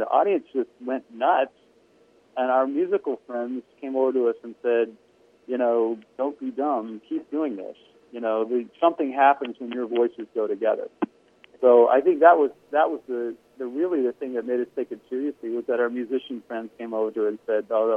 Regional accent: Richmond, Virginia, United States; I grew up in Richmond, Virginia, so something from New York City, you know, was exotic

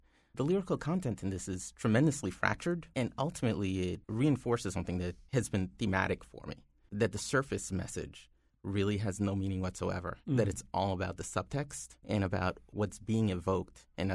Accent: Long Island, New York, United States; I was raised in Long Island, so I wasn't raised in a particularly African-American context.

